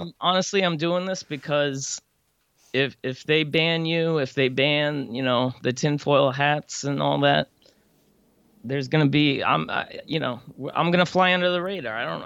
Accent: Pennsylvania, United States; I'm from Pennsylvania. I actually was born in Pennsylvania, just like you.

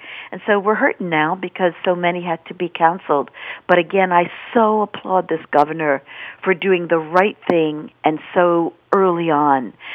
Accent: Maryland, United States; born there; I was born in Maryland. I've lived all over the world.

